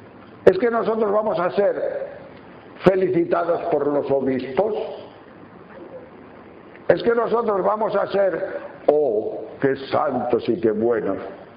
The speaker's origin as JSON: {"language": "Spanish", "town": "Tejerina", "region": "Castile and León", "country": "Spain", "tie": "born or raised there", "said": "como dicen en Tejerina, provincia de León, mi pueblo natal"}